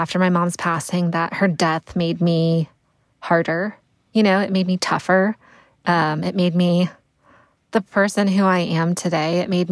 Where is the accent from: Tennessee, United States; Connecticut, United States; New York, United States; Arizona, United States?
Connecticut, United States; So I grew up in Connecticut, which, you know, had Hartford, the insurance capital of the world.